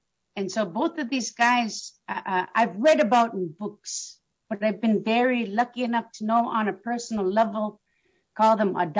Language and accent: English; Utqiagvik, Alaska, United States; I'm from Utqiagvik.